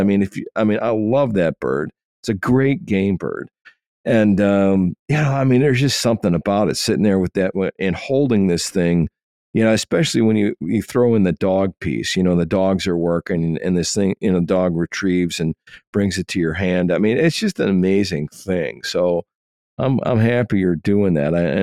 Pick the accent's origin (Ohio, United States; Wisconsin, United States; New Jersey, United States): Wisconsin, United States; Oshkosh; I grew up in Oshkosh, Wisconsin. And my dad was a big pheasant hunter.